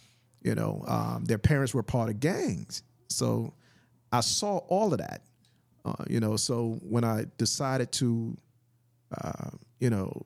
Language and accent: English; Trenton, New Jersey, United States; So growing up in Trenton, New Jersey, I saw, you know, drugs. I saw gangs. I'm like, this is not the life I want to grow up in.